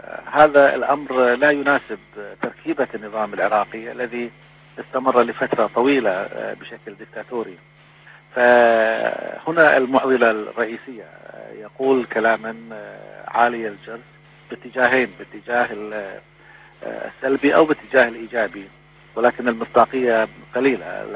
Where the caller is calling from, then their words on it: Beirut, Beirut Governorate, Lebanon; وانا بكلمك من بيروت